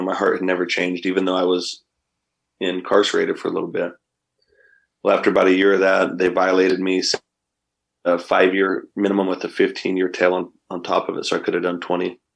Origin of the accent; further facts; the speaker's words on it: Idaho, United States; I was raised up here in North Idaho, had a great, very successful family